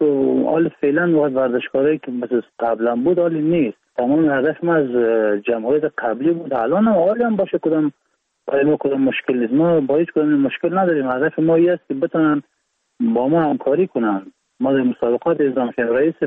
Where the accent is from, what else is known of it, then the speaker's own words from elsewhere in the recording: Baghlan, Afghanistan; also born or lived in Iran; و 31 سال سنم هست. از ولایت بغلان هستیم و متولد ایران هستم